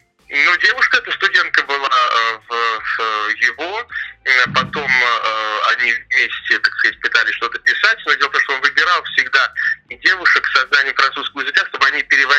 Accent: Moscow, Russia; а я москвич, и, в общем-то, очень редко бываю в Ленинграде

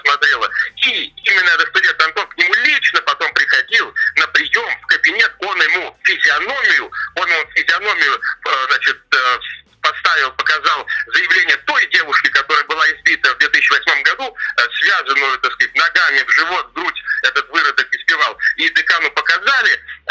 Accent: Moscow, Russia; а я москвич, и, в общем-то, очень редко бываю в Ленинграде

